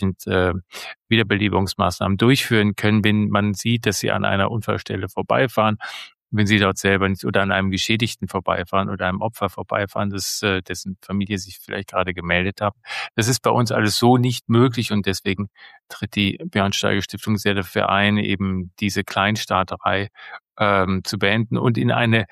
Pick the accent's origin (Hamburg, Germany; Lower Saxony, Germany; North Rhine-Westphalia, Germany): North Rhine-Westphalia, Germany; Bonn; Oh, wie schön, meine Heimatstadt.